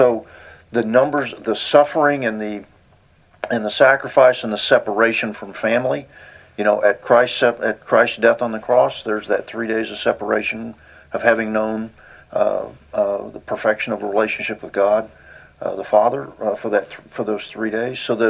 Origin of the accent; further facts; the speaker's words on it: Granbury, Texas, United States; in my hometown of Granbury, we've got the Field of Flags